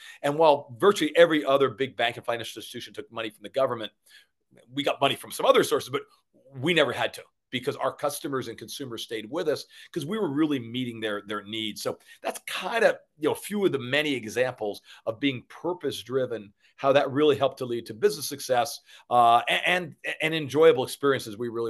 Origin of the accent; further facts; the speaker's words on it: Newark, New Jersey, United States; So I grew up in Newark and a Jersey guy, and then went to school down south